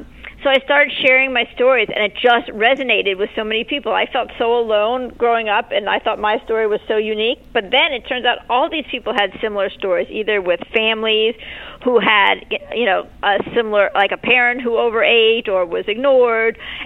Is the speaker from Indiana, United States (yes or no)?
no; New York, United States; So I started writing these stories about my father and growing up in New York in the 70s as a latchkey kid.